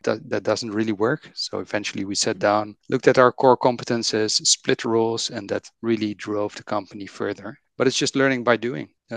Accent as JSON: {"language": "English", "country": "Netherlands", "second_language": "English", "said": "I think the multiple languages is relatively easy because I'm from the Netherlands and Dutch is not that useful in the rest of the world."}